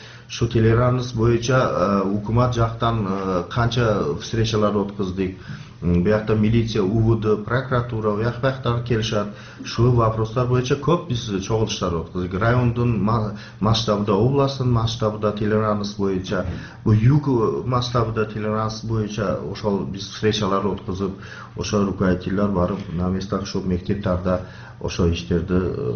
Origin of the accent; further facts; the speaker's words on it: Uch-Korgon, Batken Region, Kyrgyzstan; born there; Kyrgyz is a second language; Эми биз ушу Кыргызстанды ушу Үч Коргондо жакта төрөлгөн анын 60-жы жыл.